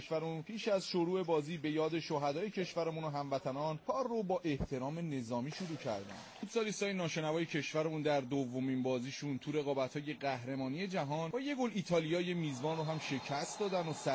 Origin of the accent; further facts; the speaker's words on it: Iran; ما ایرانیم